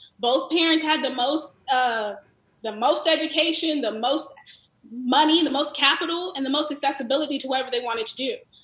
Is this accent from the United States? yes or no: yes; California, United States; Growing up in California where there was nothing that was practically segregated, I personally loved growing up in a very diverse environment.